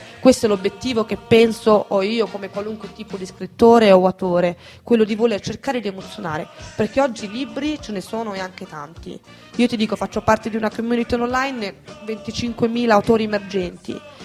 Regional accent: Milan, Lombardy, Italy; born there; non sono nata negli anni 60, Milano, comunque sì, sono nata a Milano.

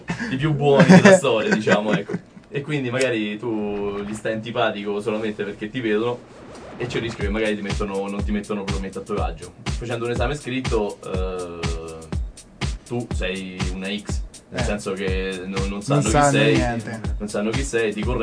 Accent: Viterbo, Lazio, Italy; Io sono di Viterbo e siamo peggio di voi, quindi.

